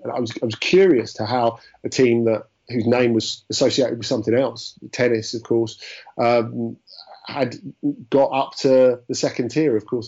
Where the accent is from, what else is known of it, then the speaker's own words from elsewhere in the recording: London, United Kingdom; Well, because I grew up in South East London, actually